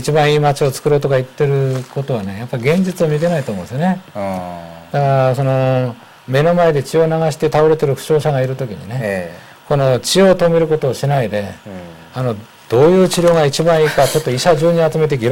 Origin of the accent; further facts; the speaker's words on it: Fukushima, Japan; 僕は福島県出身だからね、